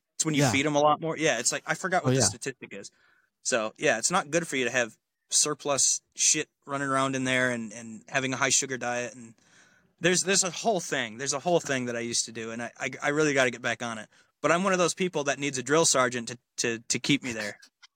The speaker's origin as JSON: {"language": "English", "region": "Michigan", "country": "United States", "tie": "born or raised there", "also_born_or_lived": "Stockton, California", "said": "I was born in Stockton, California, and I was there for like 3 or 4 months, and then we came to Michigan. I've been here ever since."}